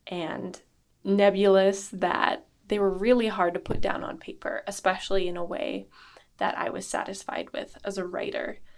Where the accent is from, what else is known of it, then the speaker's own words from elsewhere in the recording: Idaho, United States; born there; And I was adopted from Southern Idaho, the same state I currently live in, and know all of my biological family.